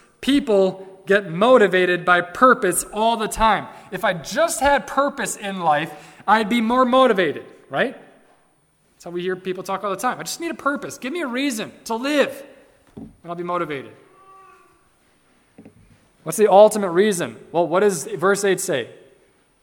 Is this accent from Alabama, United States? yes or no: no; Wisconsin, United States; The glory of the Packers or I'm from Wisconsin, remember?